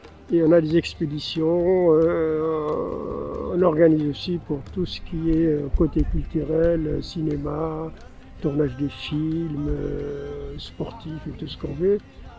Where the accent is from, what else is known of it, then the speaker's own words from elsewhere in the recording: Niger; Oui, je viens du nord du Niger, dans le Sahel, exactement, où sont mes parents encore nomades.